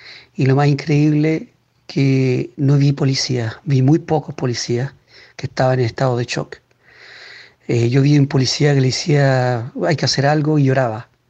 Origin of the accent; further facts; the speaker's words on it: Chile; moved away as an adult; now in Nice, France; como chileno, como francés, van a ser más de 27 años en Francia, como coreógrafo, como artista, como docente, como animador. He trabajado mucho con niños y el hecho de vivir en Nice